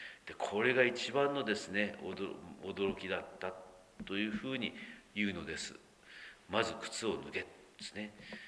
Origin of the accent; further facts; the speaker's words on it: Aso, Kumamoto, Japan; 私などは阿蘇の出身なのでですね、阿蘇の大地にですね裸足で立った時の爽快感というんでしょうか